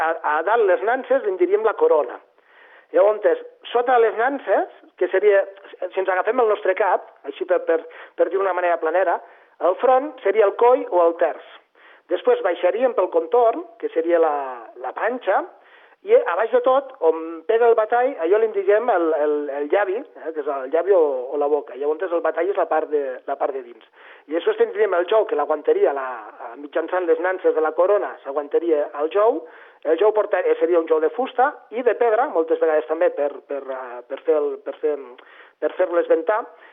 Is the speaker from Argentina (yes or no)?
no; Andorra; tots som catalans, però això, que som els andorrans.